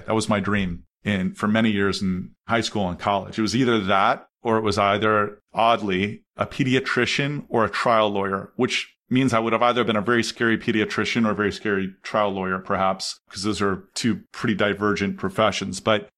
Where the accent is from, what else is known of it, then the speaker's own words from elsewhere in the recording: Columbus, Ohio, United States; also born or lived in Anderson, Indiana; I grew up in Columbus, Ohio. I went to school at a small 2,000 person school in Anderson, Indiana.